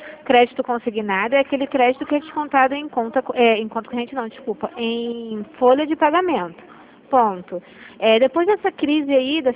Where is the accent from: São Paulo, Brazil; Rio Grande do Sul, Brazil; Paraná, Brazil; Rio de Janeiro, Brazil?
Rio de Janeiro, Brazil; porque eu sou do Rio de Janeiro